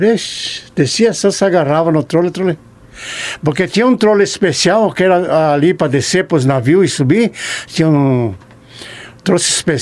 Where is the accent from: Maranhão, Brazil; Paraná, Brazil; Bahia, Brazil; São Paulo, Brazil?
Paraná, Brazil; Porto Mendes; Eu me criei ali na Porto Mendes, né?